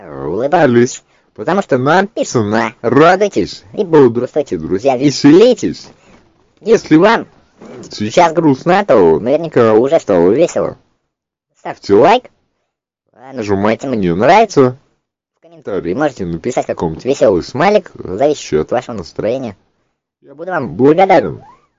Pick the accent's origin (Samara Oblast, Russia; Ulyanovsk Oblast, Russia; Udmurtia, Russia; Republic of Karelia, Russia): Samara Oblast, Russia; Oktyabrsk; из Самарской области, из города Октябрьска. Замечательный город, расположенный на берегу Волги.